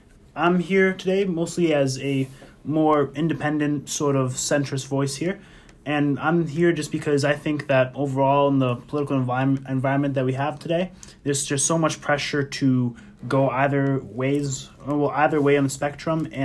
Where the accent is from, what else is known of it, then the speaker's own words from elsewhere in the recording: Massachusetts, United States; back home in my home state of Massachusetts